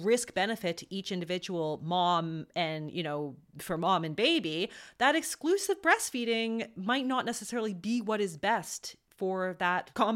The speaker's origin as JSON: {"language": "English", "country": "Canada", "said": "As a Canadian, I'm so grateful."}